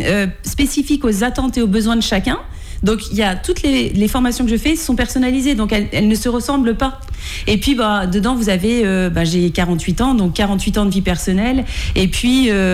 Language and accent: French; Poitiers, Nouvelle-Aquitaine, France; moi je suis de Pictavienne en fait, je viens de Poitiers à la base, oui. Donc j'ai vécu 30 ans à Poitiers.